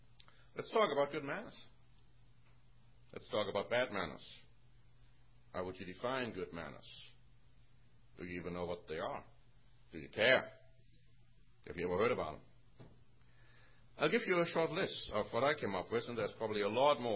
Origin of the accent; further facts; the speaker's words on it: Germany; now in United States; But when I grew up in Germany, we had, of course, public transportation a lot more.